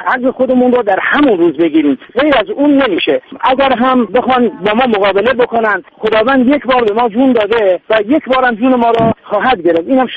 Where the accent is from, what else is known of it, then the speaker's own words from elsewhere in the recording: Iran; بنده به عنوان یک ایرانی